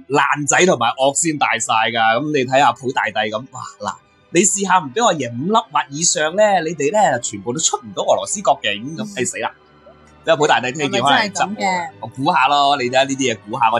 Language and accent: Cantonese; Guangzhou, Guangdong, China; 唔好是但，我哋广州人嚟噶